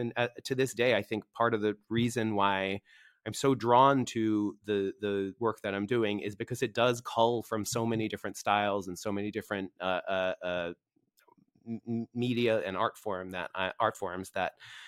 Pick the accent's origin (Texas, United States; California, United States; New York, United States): New York, United States; I'm from New York, so it's obligatory. I went to my first … concert at age 6